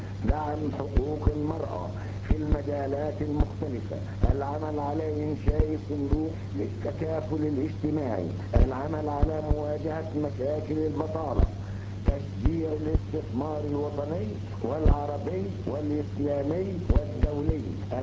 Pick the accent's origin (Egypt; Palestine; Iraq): Palestine; Yasur; born there; now in Gaza, Palestine; من مواليد ياسور بفلسطين